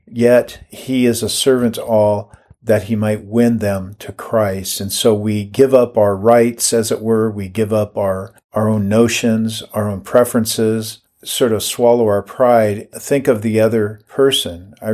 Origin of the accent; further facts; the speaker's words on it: Everett, United States; I was witnessing in my hometown, downtown Everett